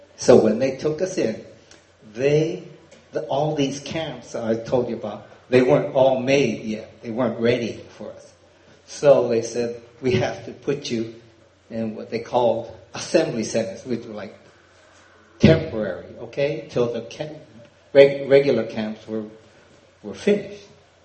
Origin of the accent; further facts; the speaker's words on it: Oakland, California, United States; born there; I was born in Oakland, California. I don't know if you know where it is. But it's up north, Northern California, by San Francisco.